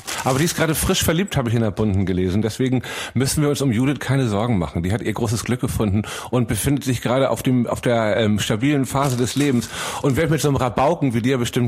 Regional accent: Northern Germany, Germany; als ob wir in Köln damit ankommen, mit dem Humor als Norddeutscher

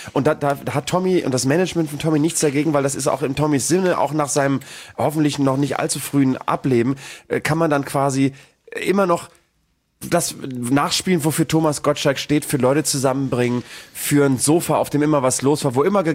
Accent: East Germany, Germany; aber man fühlt sich trotzdem als Ostdeutscher repräsentiert.

